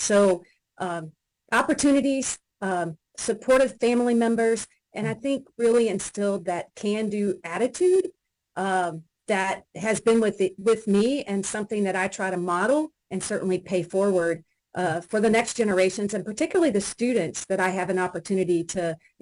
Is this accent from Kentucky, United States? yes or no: yes; Louisville, Kentucky, United States; also born or lived in Owensboro; I was born in Owensboro, Kentucky, Western Kentucky, but our family moved to Louisville, Kentucky. That is Louisville or Louisville. But when I was three